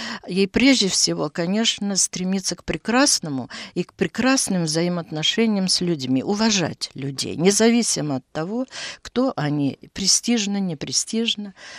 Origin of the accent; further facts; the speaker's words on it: Vasknarva, Ida-Viru County, Estonia; also born or lived in Narva; Все дошкольное мое детство прошло именно в Васькнарве, в Приноровье, у дедушки, потому что мама с отцом жили там в Печорском крае, а потом перебрались тоже в Васькнарву, а из Васькнарвы уже в Нарву.